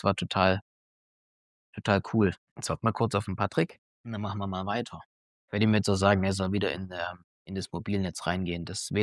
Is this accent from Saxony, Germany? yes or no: yes; Leipzig, Saxony, Germany; ich bin aus Leipzig